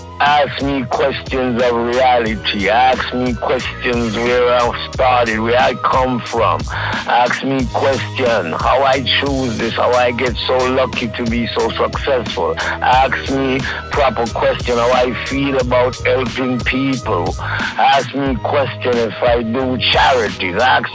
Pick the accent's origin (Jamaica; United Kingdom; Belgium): Jamaica; as a Jamaican, to be honest with you